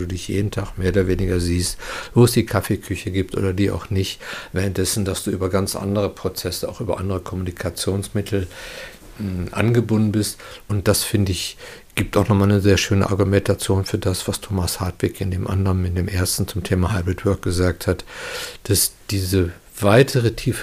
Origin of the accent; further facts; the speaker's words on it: North Rhine-Westphalia, Germany; so sagt man es im Ruhrgebiet, wo ich herkomme